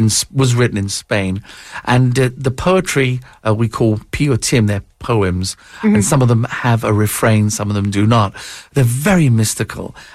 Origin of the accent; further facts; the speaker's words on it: London, United Kingdom; I was known as the British jazz singer back in London